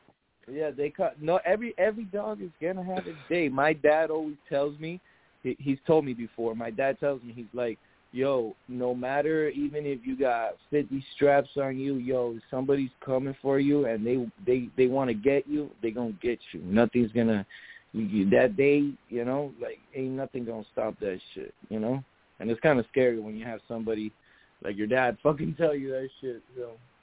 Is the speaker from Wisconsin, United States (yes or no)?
no; Florida, United States; You know, I'm from Florida, self-defense all day, you know.